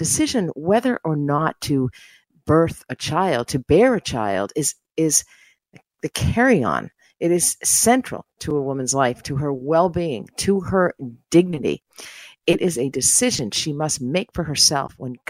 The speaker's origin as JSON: {"language": "English", "country": "United States", "said": "I say we, I'm American."}